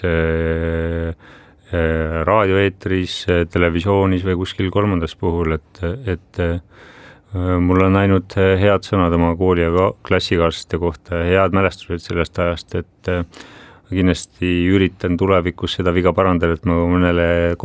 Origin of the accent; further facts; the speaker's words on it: Kuressaare, Saare County, Estonia; mina kasvasin, sündisin küll Kuressaares, aga väga palju aega veetsin ka oma vanavanemate pool nagu Läänesaaremalt, siis Karala ja Lümanda kandis.